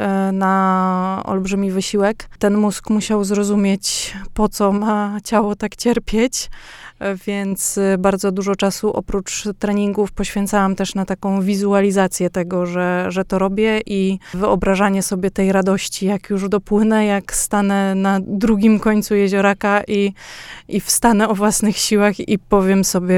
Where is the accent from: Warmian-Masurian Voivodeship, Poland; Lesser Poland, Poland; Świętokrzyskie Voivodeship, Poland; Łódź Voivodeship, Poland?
Warmian-Masurian Voivodeship, Poland; Iława; Ja się nauczyłam pływać jako dziecko w jeziorze. i niestety w Iławie nie było basenu.